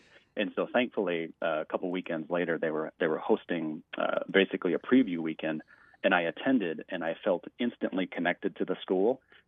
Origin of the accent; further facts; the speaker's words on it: Michigan, United States; moved away as an adult; now in Phoenix, United States; So I was born and raised in Michigan. So the first 24 years of my life were in the state of Michigan.